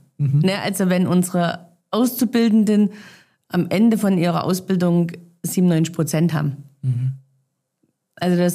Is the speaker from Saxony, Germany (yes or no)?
yes; Saxony, Germany; Also die Region ist meine Heimat. Hier bin ich aufgewachsen. Hier sind einfach Menschen, ja, die mir am Herzen liegen. Und natürlich ist auch die Tradition, also ich liebe das Erzgebirge in der Weihnachtszeit.